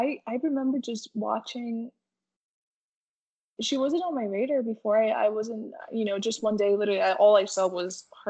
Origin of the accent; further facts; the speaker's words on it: Paraguay; I'm from Paraguay, the whole culture and traditional food, it's very heavily emphasized with red meat.